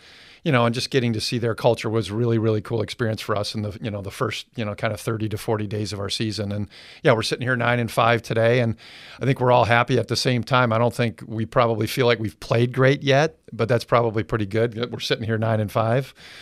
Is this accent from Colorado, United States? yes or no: no; Wisconsin, United States; moved away as an adult; now in Dallas, United States; So my entire adult life is here in Texas. I'm from Wisconsin originally and played college hoops there, of all things.